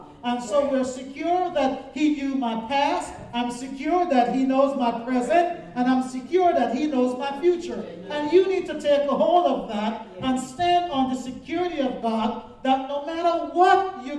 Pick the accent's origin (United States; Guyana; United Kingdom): Guyana; I grew up in Guyana, so we didn't get spanked. We got the daylights beaten out of us.